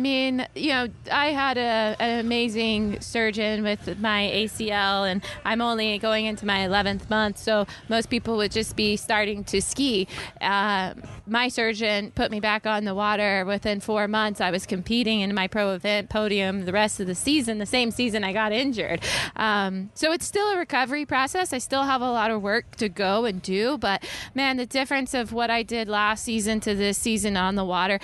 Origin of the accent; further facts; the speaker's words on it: Georgia, United States; So I'm definitely excited to get back to, you know, my hometown of Georgia and get back out on the Masters.